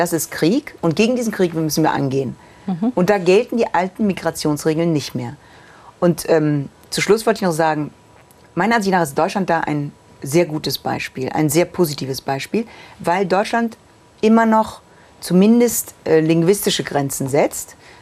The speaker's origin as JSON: {"language": "German", "country": "Italy", "said": "weil es für uns wichtig ist, in Italien, als Italiener über das Thema Migration gefragt"}